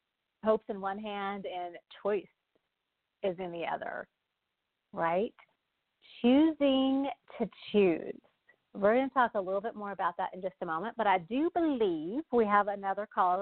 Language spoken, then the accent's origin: English; Houston, Texas, United States; Well, I'm from Houston, so I'm kind of partial myself.